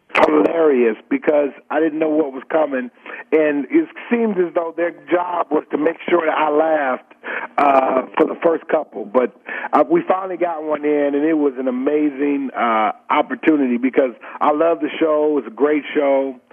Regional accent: Detroit, Michigan, United States; to get to Detroit, to my hometown, and win a championship

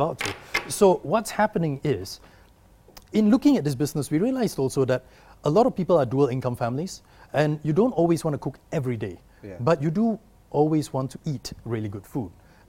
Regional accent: Malaysia; And, you know, being Malaysian

